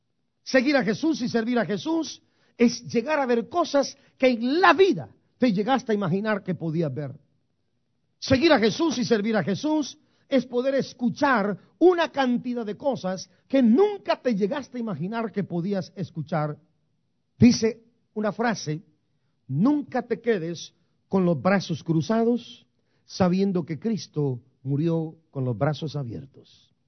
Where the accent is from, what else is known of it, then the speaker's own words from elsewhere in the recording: Guatemala; now in United States; Yo también soy migrante. Yo me vine hace 41 años de Guatemala en la misma condición que ustedes llegaron a los Estados Unidos, diré yo.